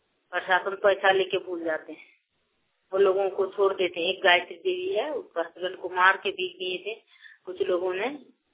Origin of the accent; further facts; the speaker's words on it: Pathargama, Jharkhand, India; मैं पथरगावा की निवासी हूँ। मेरा जिला गोड्डा पड़ता है।